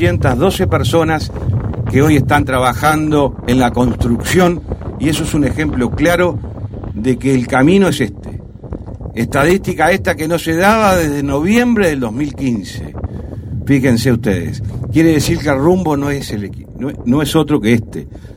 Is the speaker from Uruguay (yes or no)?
yes; Uruguay